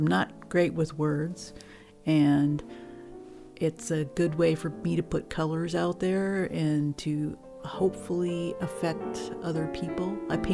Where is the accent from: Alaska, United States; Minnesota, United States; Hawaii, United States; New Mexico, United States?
New Mexico, United States; I grew up in New Mexico where we camped all the time, and that brought me right out into nature all the time.